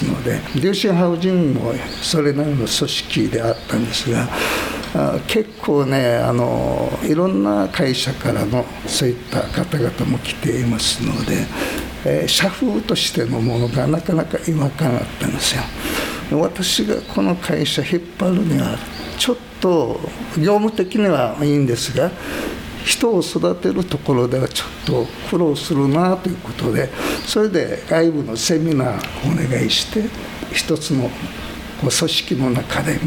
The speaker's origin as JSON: {"language": "Japanese", "town": "Urasoe", "region": "Okinawa", "country": "Japan", "tie": "born or raised there", "also_born_or_lived": "Kitanakagusuku", "said": "私はですね、北那紀仁村の出身で、ただ生まれて1歳で父親父の仕事の関係で浦添に、転居してですね、そこに20歳ぐらいまで、育ってます。"}